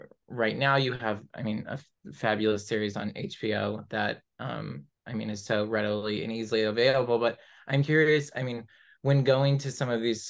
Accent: Dallas, Texas, United States; I've been lucky growing up in Dallas and living in Dallas

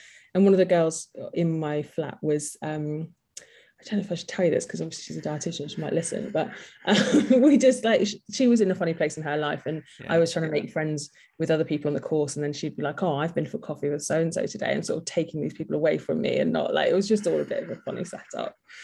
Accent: South West England, United Kingdom; So I grew up in Devon

